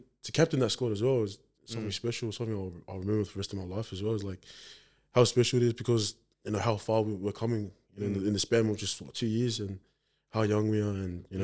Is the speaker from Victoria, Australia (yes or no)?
no; Liverpool, New South Wales, Australia; also born or lived in Campbelltown; Well, I'm a local kid, actually. Was born in Campbelltown. Born in Campbelltown and did all my growing up in Liverpool.